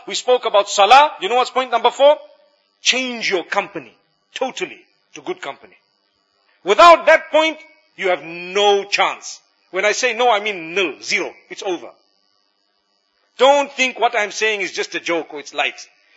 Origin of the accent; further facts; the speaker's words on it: Zimbabwe; You know, back at home, I come from Zimbabwe.